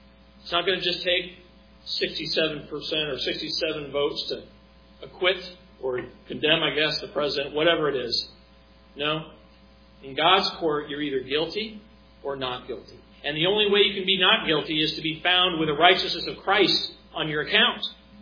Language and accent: English; New York, United States; Growing up in New York, it was one of the cloudiest regions in all of the country.